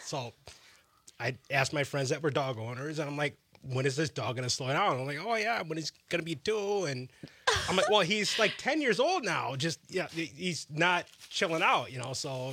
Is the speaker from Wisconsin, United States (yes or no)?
yes; Wisconsin, United States; Yeah, so I'm born and raised in Wisconsin. My mother is from Wisconsin. My grandmother, you know, migrated to Wisconsin, so we're like three generations deep, like back to the 30s.